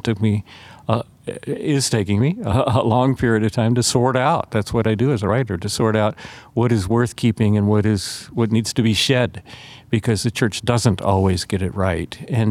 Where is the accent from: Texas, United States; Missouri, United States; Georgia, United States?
Georgia, United States; Atlanta; I grew up in Atlanta, Georgia, just as the civil rights movement was getting underway.